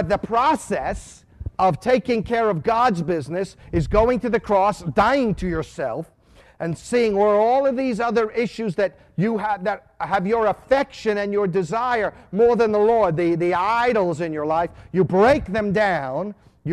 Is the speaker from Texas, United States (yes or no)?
no; New York City, New York, United States; We grew up in New York City, you have to understand.